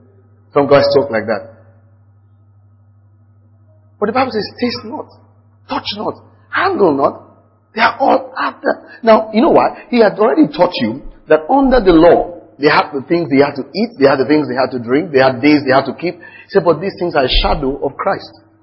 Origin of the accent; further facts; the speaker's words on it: Nigeria; I'm not Egyptian, I'm a Nigerian.